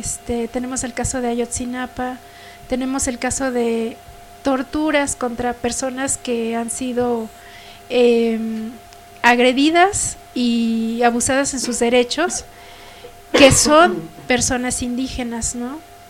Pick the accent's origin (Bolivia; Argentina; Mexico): Mexico